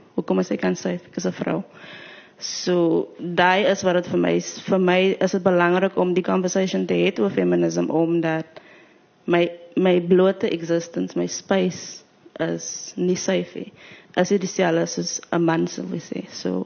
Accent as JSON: {"language": "Afrikaans", "town": "Cape Flats", "region": "Western Cape", "country": "South Africa", "said": "is ek colored, is ek bruin, ek is van die Cape Flats, ek is van die plaas. So die is my identities."}